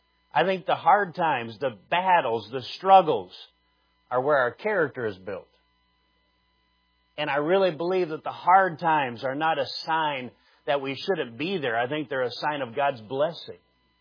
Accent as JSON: {"language": "English", "region": "Minnesota", "country": "United States", "lives_now": "Nebraska, United States", "said": "Now, I'm a Midwesterner. I was born in Minnesota, went to college in Wisconsin, and pastored all in the Midwest and been in Nebraska for these many years."}